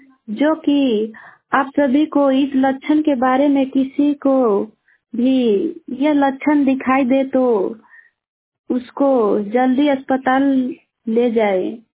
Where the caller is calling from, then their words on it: Sisawa Tajpur, Bihar, India; भांगा पंचायत थाना भांगा प्रखंड मैनाटाड़ से बोल रही हूँ। मेरा गांव सिसवा ताजपुर है।